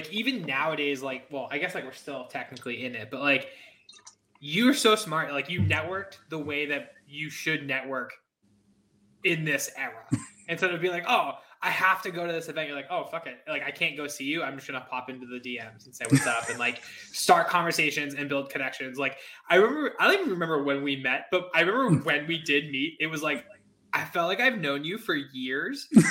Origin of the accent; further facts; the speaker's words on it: Worcester, Massachusetts, United States; I've moved like a couple times, but they've all been in Worcester. And I grew up right outside of Worcester.